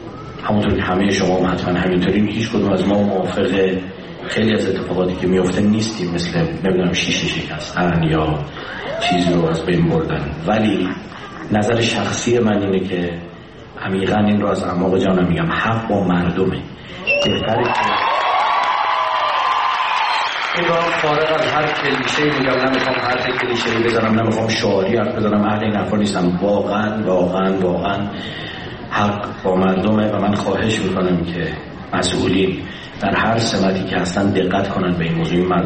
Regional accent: Iran; به عنوان یک ایرانی، به عنوان یک شهروند ایرانی

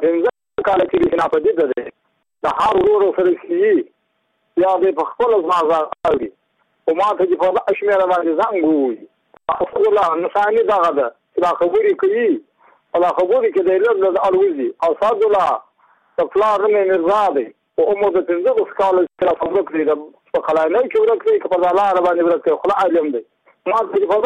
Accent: Muqur, Badghis, Afghanistan; زه بخښنه د بادغیس ولایت یم د مقر د ولسوالۍ یم

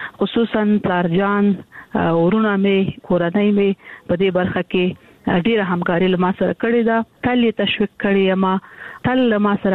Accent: Kandahar, Afghanistan; also born or lived in Kabul; زه د کندهار یم، د کندهار د ونیا نالیسي کې مې زده کړې وکړې او کابل پوهنتون ته ولاړمه.

